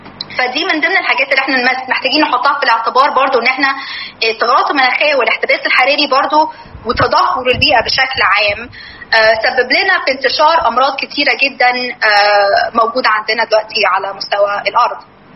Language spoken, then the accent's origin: Arabic; Egypt; الموارد المائيه اوريدي حاجه نادره عندنا في مصر